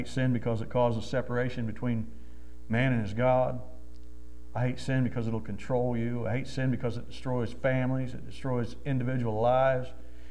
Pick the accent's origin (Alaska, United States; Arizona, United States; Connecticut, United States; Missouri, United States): Missouri, United States; Well, I'm from Missouri Hillbilly area. You know, our dogs run free.